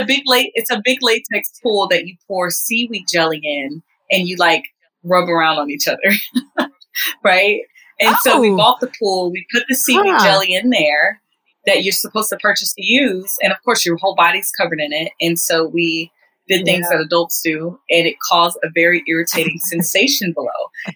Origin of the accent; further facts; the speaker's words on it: the South, United States; I'm from the South, right?